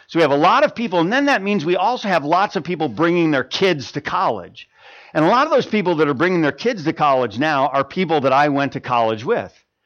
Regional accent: Pensacola, Florida, United States; Well, I'm from Pensacola, Florida.

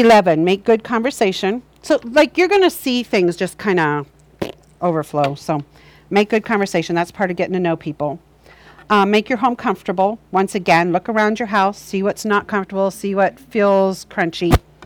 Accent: Ohio, United States; I'm from Ohio. I have a friend back east, and her husband, he's a pastor, and we all grew up together.

